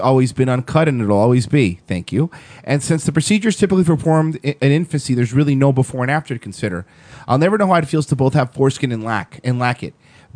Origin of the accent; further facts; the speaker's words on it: Midwest, United States; even though I grew up in the Midwest where circumcision is de facto norm